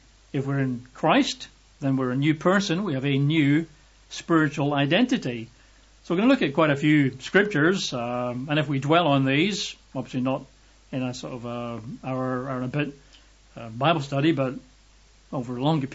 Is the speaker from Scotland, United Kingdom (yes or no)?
yes; Scotland, United Kingdom; I'm white. I'm a male. I'm Scottish.